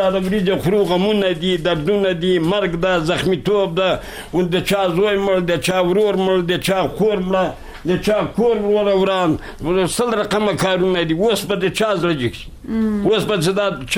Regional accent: Kabul, Afghanistan; زه زه د کابل دی ولایت.

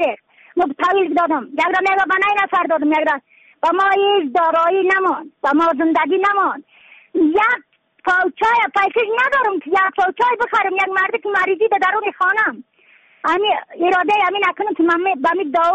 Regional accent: Badakhshan, Afghanistan; از بدخشان هستم، مرکز بدخشان ولسوالی اتکل پایان.

